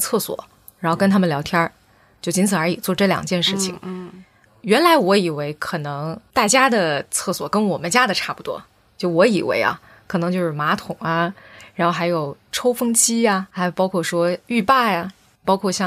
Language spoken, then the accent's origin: Chinese; Fujian, China; now in Ningbo, China; 因为我算是新宁波人，我是福建人然后来到宁波，所以理论上来说我做社区工作有个最致命的短板，就是我不会说宁波话。